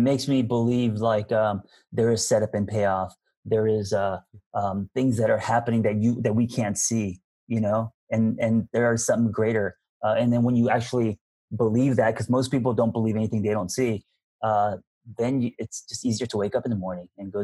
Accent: United States; And also being Korean American, you know, and kind of opening up, maybe people weren't used

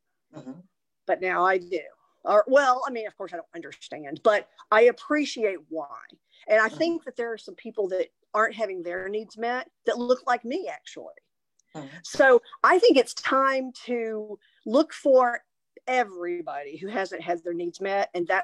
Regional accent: Mount Vernon, Texas, United States; I'm from Mount Vernon, Texas. And my mother grew up in that town.

